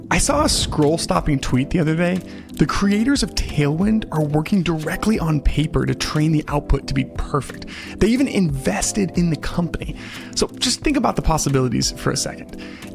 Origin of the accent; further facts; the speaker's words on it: St. Louis, Missouri, United States; I grew up in St. Louis. Square cut was everything.